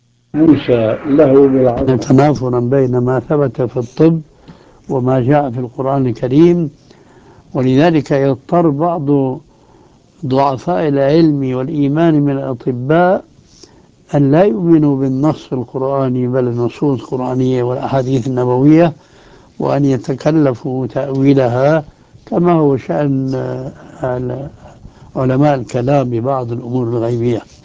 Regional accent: Damascus, Damascus Governorate, Syria; عندنا في دمشق ماء يسمى بماء الفية، ومنبعه خارج دمشق في قرية اسمها الفية

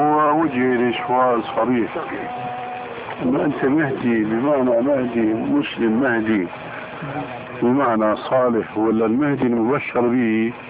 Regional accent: Damascus, Damascus Governorate, Syria; قالوا لي ناس عندنا في دمشق يعمل حلقة هيك

